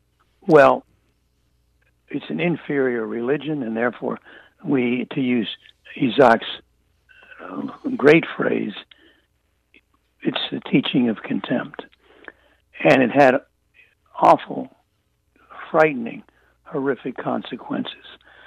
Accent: Virginia, United States; And I heard it as a child growing up in Virginia from Catholics and other Christians, not just Catholics.

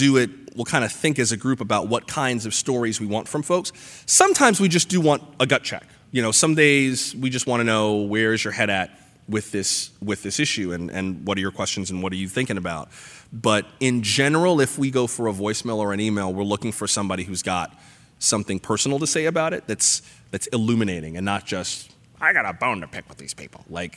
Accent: Florida, United States; I'm from South Florida, and I'd moved back and worked for one of the stations in my hometown as an assignment editor

